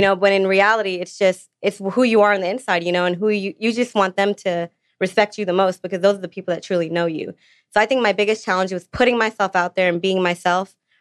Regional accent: India; Being Indian myself, our culture is very male dominated.

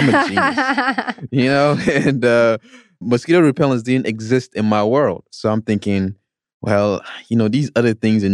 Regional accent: Nigeria; So this all started for me when I was 10 years old. Growing up in Nigeria, as you know.

